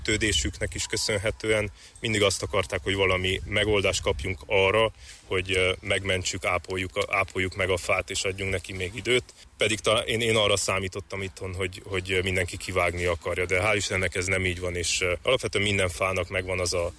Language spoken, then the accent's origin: Hungarian; Mezőpanit, Mureș County, Romania; moved away as an adult; also born or lived in Marosvásárhely; now in Budapest, Hungary; Mezőpanitban születtem, onnan jöttem, és Marosvásárhely és környékén tevékenykedek